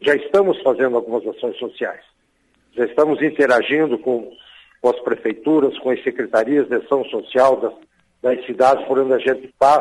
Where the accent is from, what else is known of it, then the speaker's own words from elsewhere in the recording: Francisco Beltrão, Paraná, Brazil; É o meu berço aqui, eu sou de Beltrão, né?